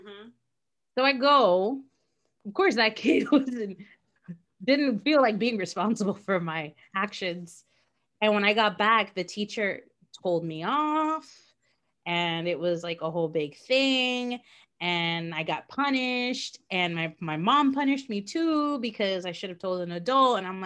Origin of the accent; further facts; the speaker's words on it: Florida, United States; The problem is we're from Florida, right?